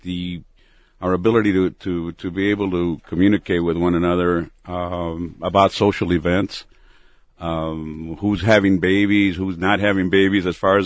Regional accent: Tucson, Arizona, United States; also born or lived in Nogales; I'm from Tucson.

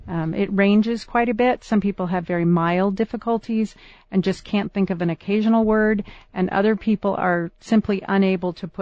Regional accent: California, United States; I'm from California, but I came out here for graduate school at the university.

